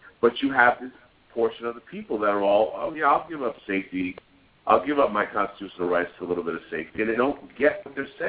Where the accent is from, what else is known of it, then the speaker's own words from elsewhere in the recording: New York City, New York, United States; Now, I'm from New York City.